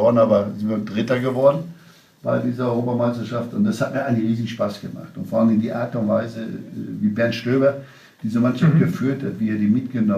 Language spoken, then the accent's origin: German; North Rhine-Westphalia, Germany; ich bin Westfale